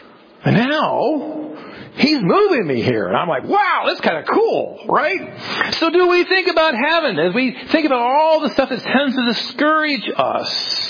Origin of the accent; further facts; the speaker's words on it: Akron, Ohio, United States; because I remember growing up in Akron, and the annual vacation was to go to Vermilion and spend a week on the lake.